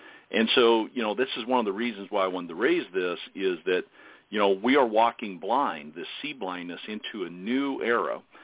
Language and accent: English; Angola, Indiana, United States; I grew up near Angola, Indiana.